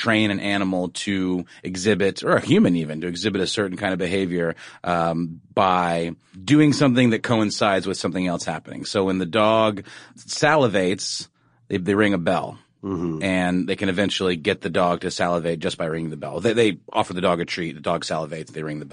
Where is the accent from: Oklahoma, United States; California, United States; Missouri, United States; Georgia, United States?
Georgia, United States; Augusta; I used to do stories about a facility in my hometown of Augusta, Georgia, called the Savannah River Site